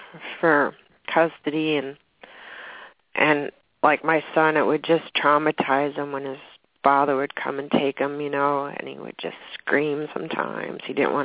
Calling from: Washington, United States; I'm calling from Washington State.

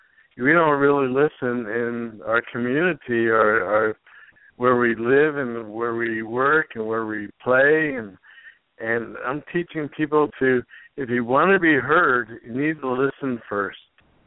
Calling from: Santa Barbara, California, United States; Oh, Santa Barbara, California.

